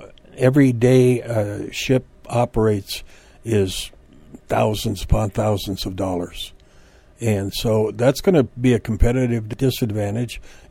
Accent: North Dakota, United States; I come from North Dakota, and we never had corn or sunflowers up where I was.

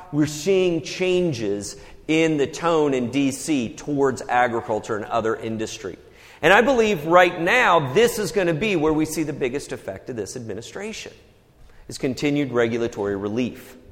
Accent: Midwest, United States; I'm from the Midwest. I realize that's oftentimes coming out here kind of a dirty word.

